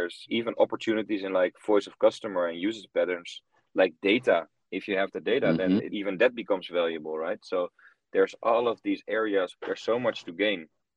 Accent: Netherlands; I'm from the Netherlands myself.

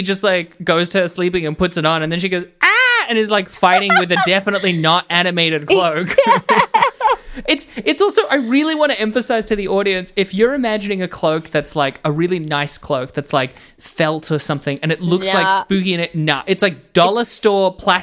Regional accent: Australia; I have no concept as an Australian of whether it was like lovingly made by Mexicans

